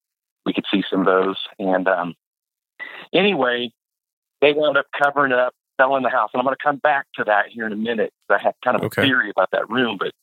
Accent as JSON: {"language": "English", "town": "Tulsa", "region": "Oklahoma", "country": "United States", "tie": "born or raised there", "said": "But the house that I grew up in was in Red Fork, and it was one of the oldest houses in Red Fork."}